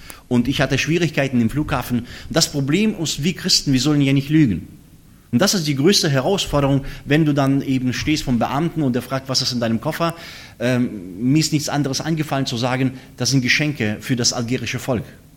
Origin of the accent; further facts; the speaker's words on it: Bonn, North Rhine-Westphalia, Germany; ich komme aus Bonn, aus einer Gemeinde, wo eine relativ große Gemeinde, 600 Mitglieder groß, eine russlandsdeutsche Gemeinde